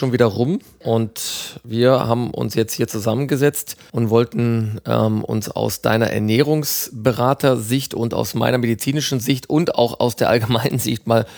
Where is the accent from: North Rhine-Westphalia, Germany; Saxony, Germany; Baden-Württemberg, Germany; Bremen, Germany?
North Rhine-Westphalia, Germany; Meine Heimat ist das Ruhrgebiet